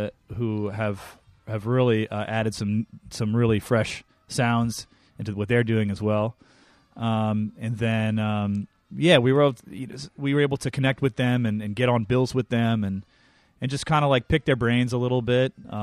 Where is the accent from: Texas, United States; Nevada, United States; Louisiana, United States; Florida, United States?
Louisiana, United States; New Orleans; we grew up in New Orleans. We grew up listening to New Orleans music.